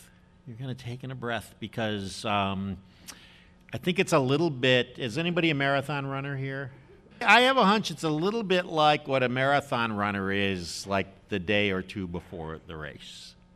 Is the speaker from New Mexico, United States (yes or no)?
no; Detroit, Michigan, United States; so I'm from Detroit, so I call this the South.